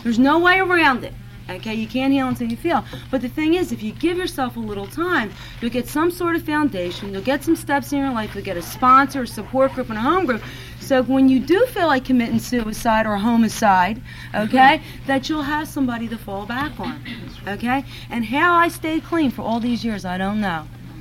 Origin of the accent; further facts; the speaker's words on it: Philadelphia, Pennsylvania, United States; I grew up in Philadelphia, and let me tell you something, right? My addiction was everywhere.